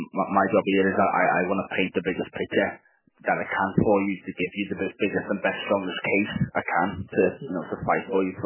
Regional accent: Liverpool, North West England, United Kingdom; Yeah, I'm a Scouser, me. I'm from Liverpool.

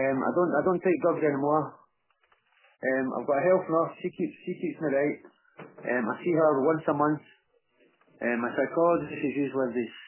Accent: Glasgow, Scotland, United Kingdom; now in Fife, United Kingdom; I'm a Glaswegian, and I've been in Fife a long time, but my accent has weakened a bit.

